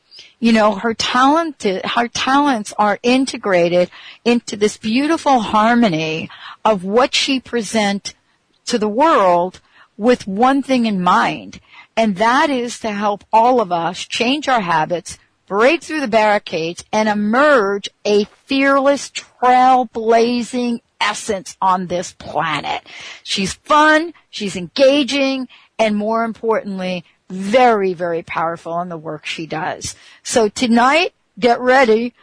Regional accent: Bronx, New York, United States; I'm a girl from the Bronx.

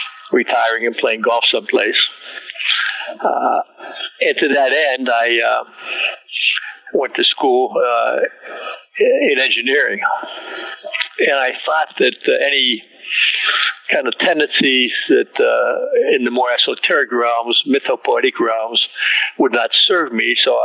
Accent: Midwest, United States; also born or lived in Pittsburgh / Gary; I grew up in the Midwest, Sharon, in the 40s and 50s.

